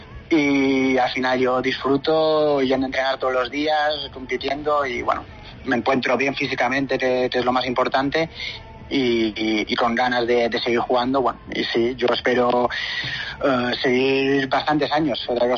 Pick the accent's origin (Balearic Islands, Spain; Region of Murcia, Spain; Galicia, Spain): Balearic Islands, Spain; Yo soy de Mallorca, bueno, cada uno tira un poco para lo suyo, ¿no? Mi mujer tira más para Huesca, yo más para Mallorca.